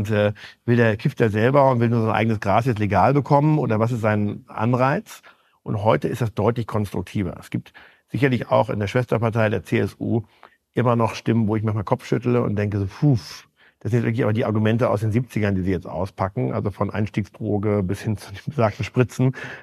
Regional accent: Schleswig-Holstein, Germany; in Schleswig-Holstein in meinem Heimatland

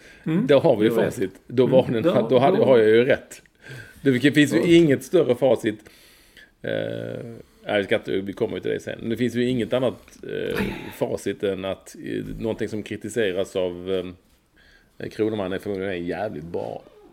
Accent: Malmö, Skåne, Sweden; Lindängen i Malmö, där jag växte upp typ fram tills jag var 15-16 år.

